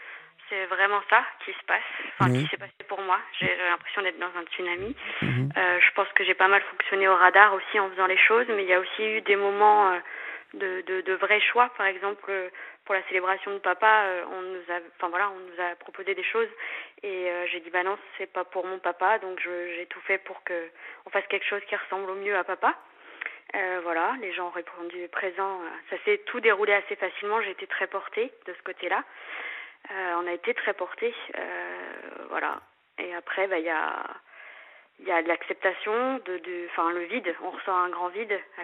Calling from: La Roche-sur-Yon, Pays de la Loire, France; j'ai 35 ans et je viens de La Roche-sur-Yon.

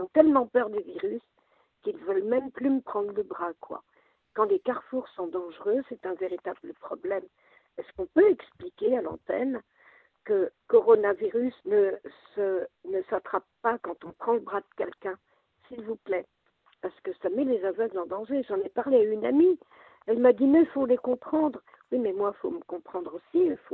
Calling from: Paris, Île-de-France, France; Voilà, je vous explique. Les gens ont peur de m'aider à traverser, je suis aveugle

